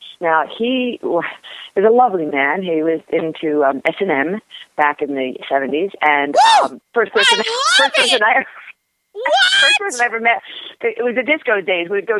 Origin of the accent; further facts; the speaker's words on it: Pennsylvania, United States; I grew up outside Philadelphia in a theater of the Round there